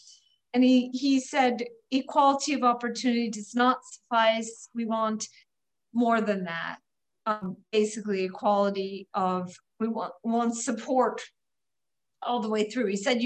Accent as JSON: {"language": "English", "town": "Chicago", "region": "Illinois", "country": "United States", "said": "I'm from Chicago, where he went in an effort to become a national leader to worry about housing of African-Americans in Chicago, which was terrible."}